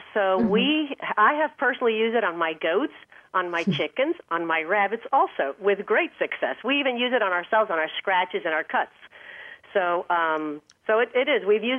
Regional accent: Miami, Florida, United States; Well, we came from Miami, Florida, the big city, and we just decided we need to go back to simple, basic living.

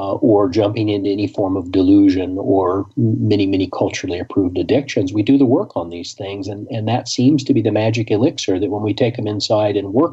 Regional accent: McAlester, Oklahoma, United States; this was in southeast Oklahoma. I grew up in McAllister, and it's about 2 hours south of Tulsa, more or less.

